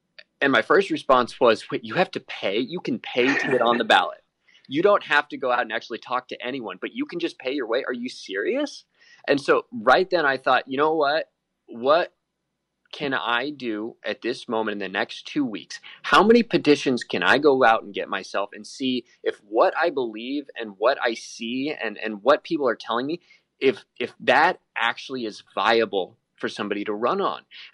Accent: Indiana, United States; Like I said, I grew up in Indiana. I grew up in one of the most conservative counties in the country.

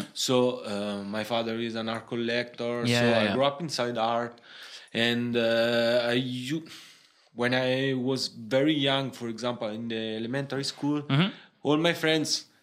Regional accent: Lazio, Italy; English is a second language; now in Rome, Italy; I grew up in my city. In the same place? Yes. And I moved to, I live 45 minutes from Rome.

